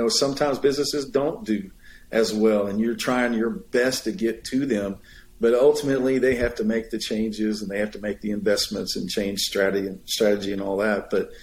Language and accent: English; Oklahoma, United States; I grew up in Oklahoma. I grew up on a farm. So we raised cattle, livestock, and that kind of thing.